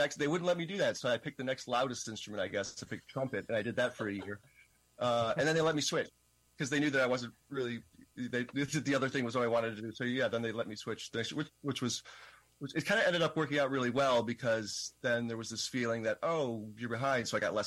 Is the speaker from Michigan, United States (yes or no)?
yes; Michigan, United States; I grew up in Michigan, so it's a band program, very few orchestral things.